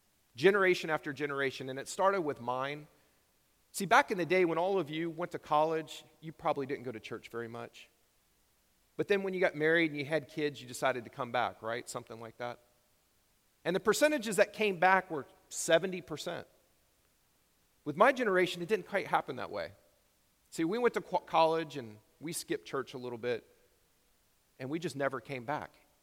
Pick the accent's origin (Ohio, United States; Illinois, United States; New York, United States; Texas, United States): Texas, United States; God has planted me back in my home state of Texas, which is the best state in the world.